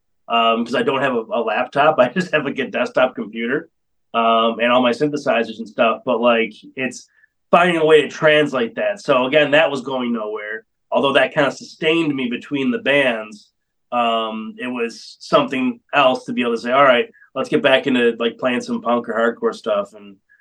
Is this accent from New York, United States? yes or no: yes; Buffalo, New York, United States; You know, I am from Buffalo, more Niagara County, but, you know, same difference.